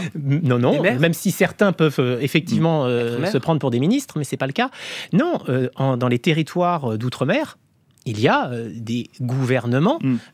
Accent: Normandy, France; je suis normand, hein

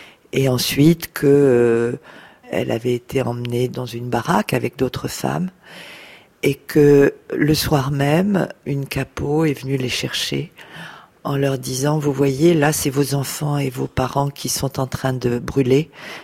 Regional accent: France; born there; Mes parents étaient polonais d'origine et donc moi je suis née en France, mais eux étaient l'un et l'autre nés en Pologne.

